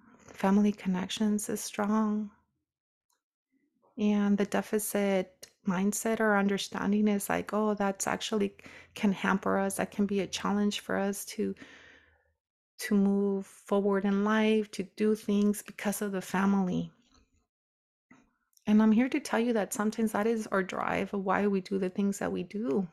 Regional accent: Nayarit, Mexico; moved away; I come from the Sierra Madre, from a remote area in Nayarit

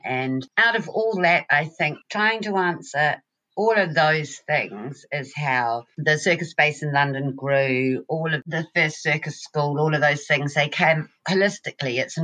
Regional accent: New Zealand; moved away as an adult; also born or lived in England; I am actually a New Zealander and I ran away from New Zealand to travel the world as all New Zealanders do.

